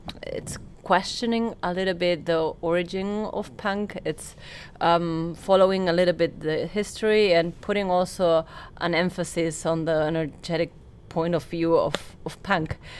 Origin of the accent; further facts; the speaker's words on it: Argentina; Born and raised in Argentina, we have a very particular with … which were really really popular there, and like we grew up listening to those songs and so on.